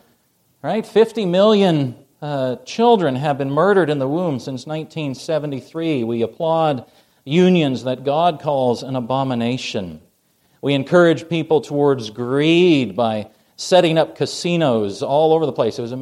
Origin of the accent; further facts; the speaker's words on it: Canada; When I was growing up in Canada, I'm still Canadian. We're permanent residents, but we're still Canadian.